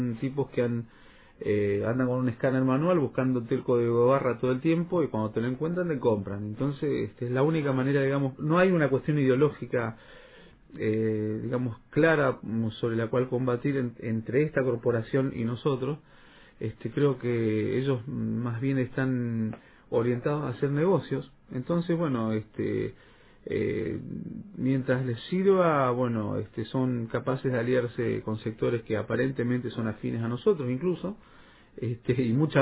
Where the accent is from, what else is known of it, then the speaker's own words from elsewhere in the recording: Río Turbio, Santa Cruz, Argentina; estuvimos hace apenas unos días en mi pueblo, en Río Turbio, juntos.